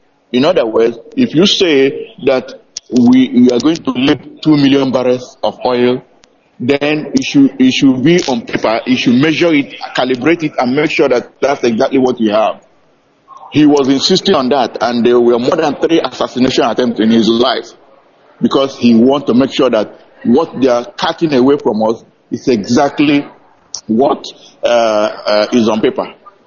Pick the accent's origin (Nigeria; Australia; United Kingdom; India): Nigeria; now in Houston, United States; I come from Arondonyemobi in Ubita in Biafra land. And I'm calling you right now from downtown Houston, Texas, United States of America.